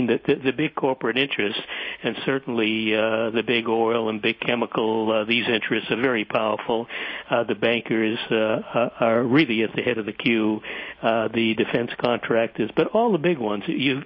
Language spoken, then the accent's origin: English; Boston, Massachusetts, United States; I grew up in Boston